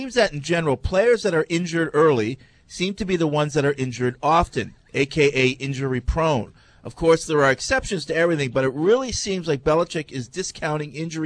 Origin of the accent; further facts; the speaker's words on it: Sweden; I'm from Sweden.